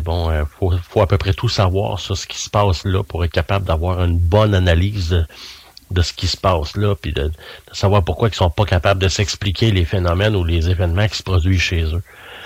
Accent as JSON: {"language": "French", "town": "Sherbrooke", "region": "Quebec", "country": "Canada", "said": "Tu sais, j'étais de Sherbrooke, même un petit peu plus loin, là, dans la région de Cookshire"}